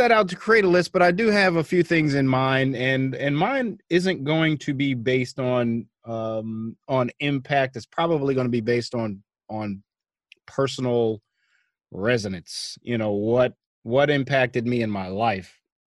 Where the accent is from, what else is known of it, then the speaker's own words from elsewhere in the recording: Baltimore, Maryland, United States; growing up in Baltimore, I think we had three channels.